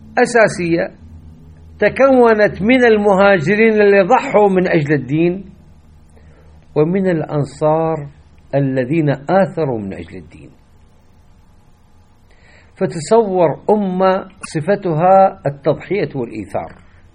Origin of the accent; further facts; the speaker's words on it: Iraq; إحنا مثل الآن عندنا في العراق إيش لحمة التكوين؟